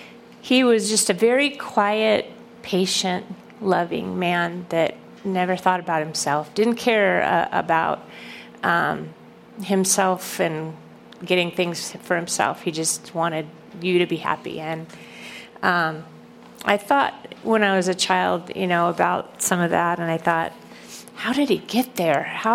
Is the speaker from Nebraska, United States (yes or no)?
yes; Nebraska, United States; we're from Nebraska. I was born on a farm there, and he loved to go pheasant hunting.